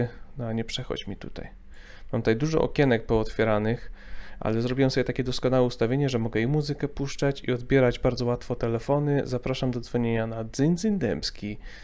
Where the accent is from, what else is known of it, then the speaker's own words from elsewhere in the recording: Mrągowo, Warmian-Masurian Voivodeship, Poland; jako, że ja się wychowałem w Mrągowie